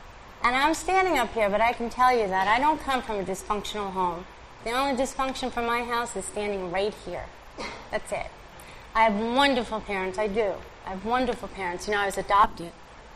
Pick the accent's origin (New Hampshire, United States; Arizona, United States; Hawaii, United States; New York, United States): New York, United States; New York City; Growing up in Brooklyn, drinking was an activity.